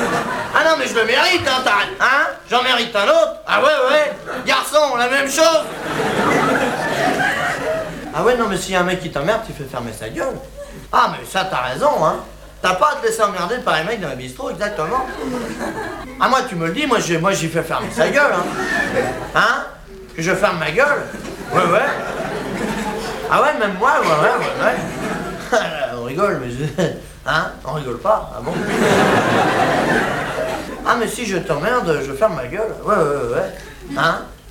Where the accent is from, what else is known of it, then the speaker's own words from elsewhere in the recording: France; je suis bien placé, hein, je suis français.